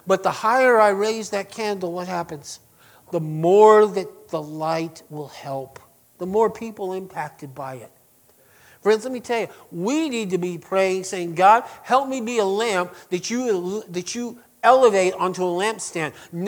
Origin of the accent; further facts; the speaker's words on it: Berlin, United States; Growing up in Berlin, some of you might remember this.